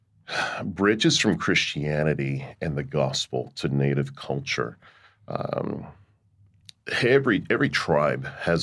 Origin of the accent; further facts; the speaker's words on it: Virginia, United States; went back to my home state of Virginia. Worked for the Southern Baptist Convention of Virginia for 15 years.